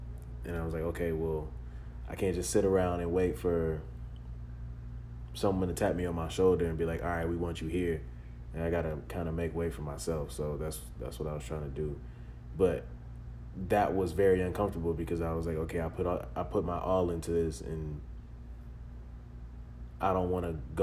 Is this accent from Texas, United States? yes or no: yes; Texas, United States; I'm here from Texas. I'm transferring.